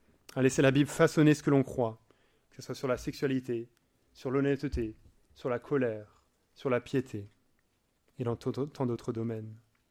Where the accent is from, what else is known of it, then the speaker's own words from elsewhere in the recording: France; Je peux dire ça parce que je suis français.